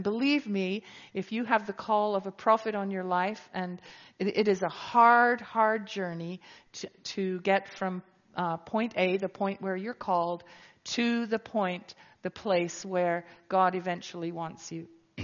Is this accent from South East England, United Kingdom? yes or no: yes; Folkestone, South East England, United Kingdom; I come from Folkestone